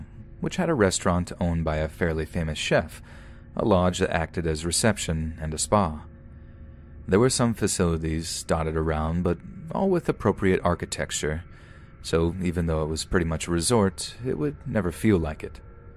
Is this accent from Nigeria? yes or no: no; United Kingdom; but being British, we thought that maybe this was just a cultural difference.